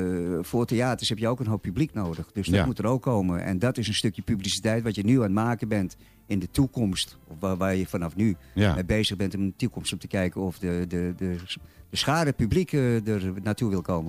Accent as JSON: {"language": "Dutch", "town": "Amsterdam", "region": "North Holland", "country": "Netherlands", "said": "Ik ben Amsterdammer."}